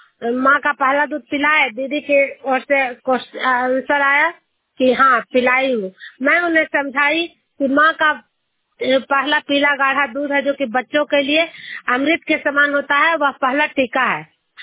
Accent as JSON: {"language": "Hindi", "town": "Juniyar", "region": "Bihar", "country": "India", "said": "मैं नालंदा जिला हिलसा प्रखंड जुनियर गांव की निवासी हूँ"}